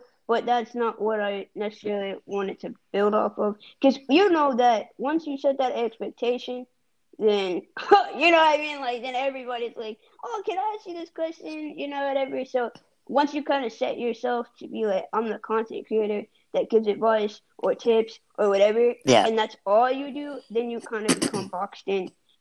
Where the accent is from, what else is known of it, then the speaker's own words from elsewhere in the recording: Ohio, United States; born there; Hey, I was born in Ohio.